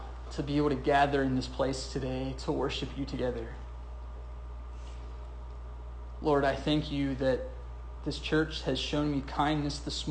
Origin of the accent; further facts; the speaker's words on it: Pennsylvania, United States; also born or lived in North Carolina; now in Richmond, United States; We're from Pennsylvania. And then when Lindsay and I got married, we spent almost 6 years in North Carolina, where I went to seminary, and then we came to Richmond about 4 years ago